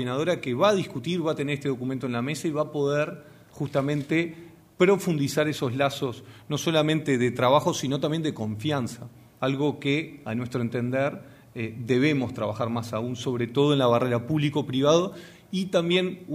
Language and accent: Spanish; Uruguay